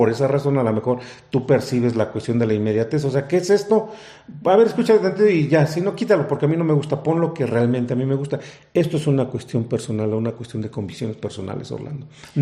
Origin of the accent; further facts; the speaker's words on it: Mexico; somos como mexicanos pues muy, muy arraigados a muchas cosas a veces bonitas